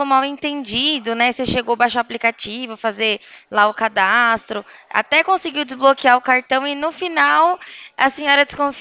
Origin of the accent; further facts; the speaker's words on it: São Paulo, Brazil; Ainda mais eu que sou de São Paulo